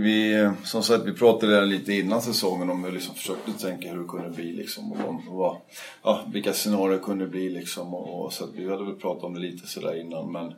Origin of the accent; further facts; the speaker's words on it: Stockholm, Stockholm County, Sweden; jag då som stockholmare